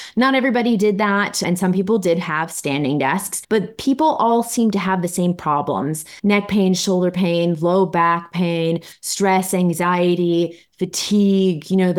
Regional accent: New York City, New York, United States; And then after I graduated and I moved back, I'm a New Yorker. So after I moved back to New York City

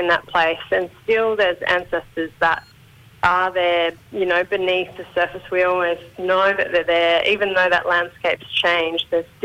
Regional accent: Rockhampton, Queensland, Australia; growing up in Rockhampton on Darumbal Country there, I just thought the only pathway into dance was working with a ballet company.

